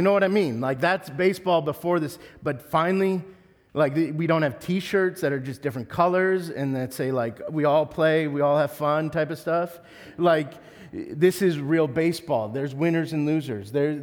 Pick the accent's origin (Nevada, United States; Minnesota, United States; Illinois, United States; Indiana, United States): Minnesota, United States; but I grew up in Minnesota, where I'm a Twins fan.